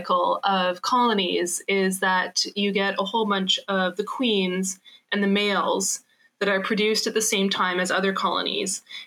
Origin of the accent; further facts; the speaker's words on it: Alberta, Canada; I grew up in Alberta, of course.